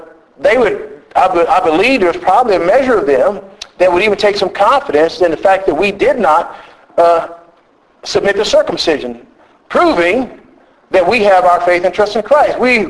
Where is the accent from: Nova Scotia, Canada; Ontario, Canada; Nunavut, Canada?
Ontario, Canada; accent: Southern; I generally say I'm from Southern Ontario because they heard a Southern accent.